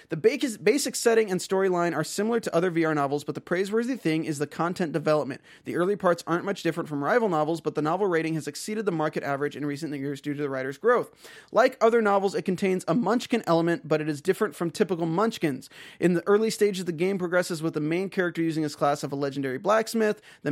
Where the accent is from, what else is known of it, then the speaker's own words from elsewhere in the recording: North Carolina, United States; now in California, United States; again, I'm from North Carolina, and I live in California. I don't speak Chinese.